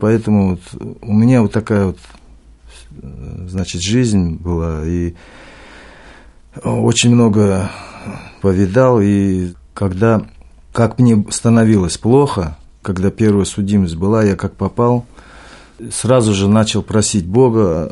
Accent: Tashkent, Uzbekistan; moved away; Я приехал из Узбекистана, город Ташкент. Может быть, кто знает такой город.

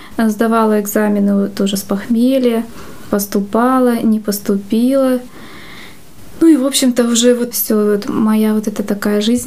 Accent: Krasnoyarsk Krai, Russia; Я сама из Сибири, из Красноярского края. У нас неблагоустроенная квартира, нам надо было топить печки, носить воду.

